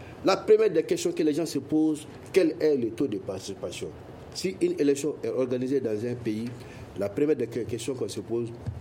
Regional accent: Sikasso, Mali; moi je suis de Sigasso.

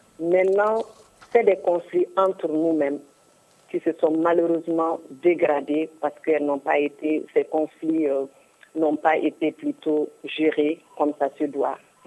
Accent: Kidal, Mali; also born or lived in South Mali; moi, je suis non seulement de Kidal, mais je suis du Grand Nord, je suis du Mali. Je suis mariée à quelqu'un du Sud. J'ai beaucoup vécu au Sud.

